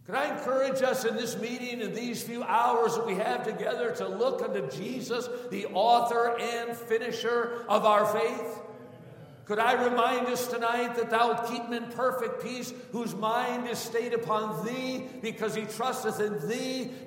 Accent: Watertown, Wisconsin, United States; I didn't go to kindergarten. I grew up in Watertown, Wisconsin, the home of America's first kindergarten.

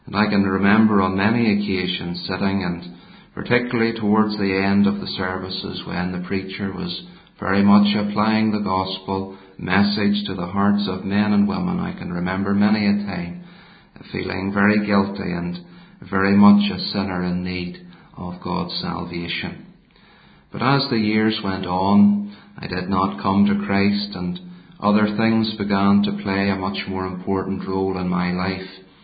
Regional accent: Belfast, Northern Ireland, United Kingdom; I was born and brought up in the Donegal Road area of the city of Belfast in the southwestern corner of the city.

